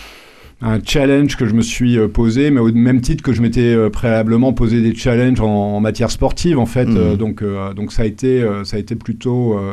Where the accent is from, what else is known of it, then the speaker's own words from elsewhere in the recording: Grand Est, France; Je suis Lorrain, oui.